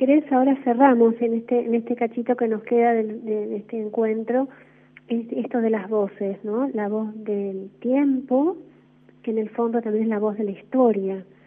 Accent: Argentina; bueno, esto nos está dividiendo como argentinos, y en parte puede ser cierto

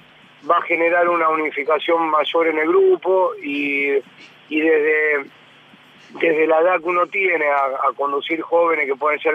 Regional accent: Santa Fe, Argentina; yo nací en Veragüe, en provincia de Santa Fe, al sur de la provincia de Santa Fe. Y a los 15 años me fui a vivir solo a Rosario, a jugar en Newell's Old Boys en el año 85.

